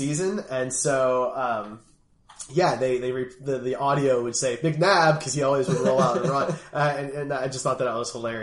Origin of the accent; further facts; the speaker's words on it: Philadelphia, Pennsylvania, United States; So I'm from Philly, so I almost always played as the Eagles.